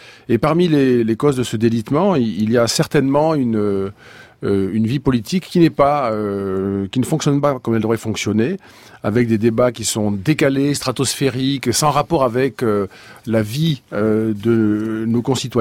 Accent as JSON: {"language": "French", "town": "Rodez", "region": "Occitanie", "country": "France", "said": "je suis ruthénois et avéronnais, et que c'est une partie importante de ma vie. Je suis d'une famille avéronnaise, j'ai fait mes études jusqu'au bac à Rodez"}